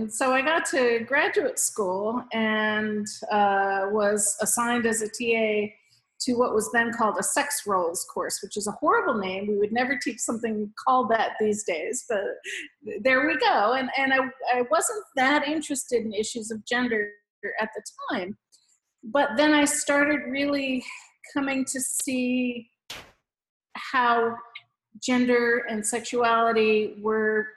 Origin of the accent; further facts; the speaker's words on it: Chicago, Illinois, United States; also born or lived in New Jersey; Before college, from Chicago and New Jersey before that, other places before that, we moved around a lot.